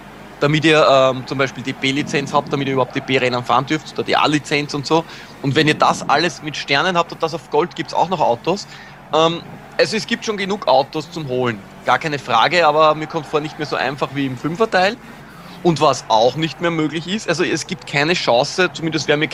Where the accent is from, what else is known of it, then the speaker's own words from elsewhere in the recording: Austria; als Österreicher